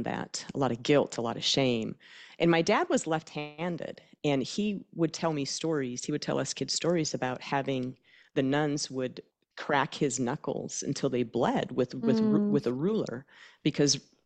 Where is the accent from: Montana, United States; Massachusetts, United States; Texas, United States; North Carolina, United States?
Montana, United States; Great Falls; I grew up in Great Falls, Montana.